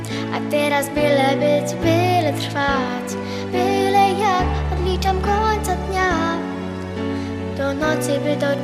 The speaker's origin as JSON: {"language": "Polish", "town": "Gdańsk", "region": "Pomeranian Voivodeship", "country": "Poland", "said": "mam 10 lat i jestem z Gdańska."}